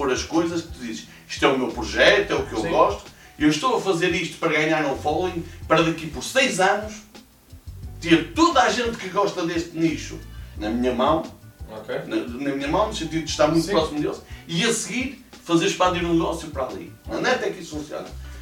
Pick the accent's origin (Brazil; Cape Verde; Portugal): Portugal; E depois eu, como bom português que sou, encostei-me à sombra